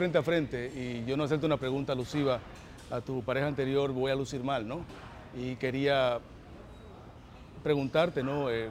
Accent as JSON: {"language": "Spanish", "country": "Dominican Republic", "said": "murió en un accidente aéreo en mi país, República Dominicana"}